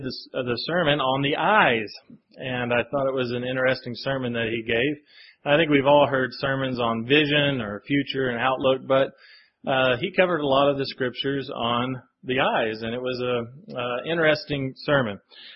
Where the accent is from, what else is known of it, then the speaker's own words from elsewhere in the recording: Kentucky, United States; but I am from Kentucky, so originally.